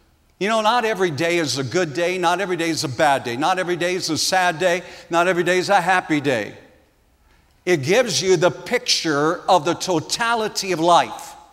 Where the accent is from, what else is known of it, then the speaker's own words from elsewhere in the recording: South Dakota, United States; Last weekend, I was out in South Dakota for the 125th anniversary of my hometown, as well as our family reunion.